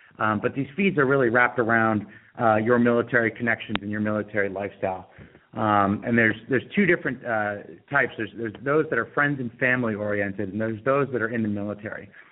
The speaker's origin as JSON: {"language": "English", "town": "Sun Valley", "region": "Idaho", "country": "United States", "tie": "born or raised there", "said": "So, I grew up in Sun Valley, Idaho. I'm kind of a ski bum by trade"}